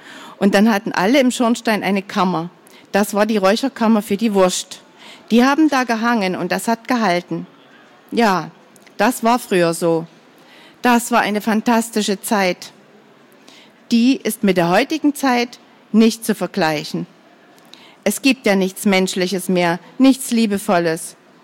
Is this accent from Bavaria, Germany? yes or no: no; Saxony, Germany; born there; Geboren bin ich im Juli 1924 in einem kleinen Dorf an der Neiße, an der polnischen Grenze, in der Oberlausitz sozusagen.